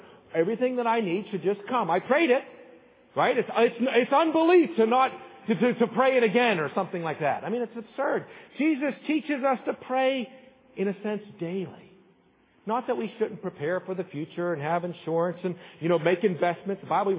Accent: Pittsburgh, Pennsylvania, United States; growing up in Pittsburgh, and you like the Oakland Raiders.

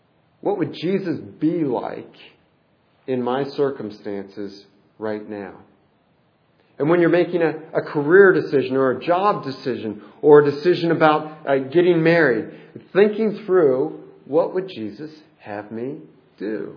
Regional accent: Delaware, Ohio, United States; somebody here that lives in my hometown who's visiting this morning in Delaware, Ohio, Rutherford B.A.'s High School. And as I was growing up there

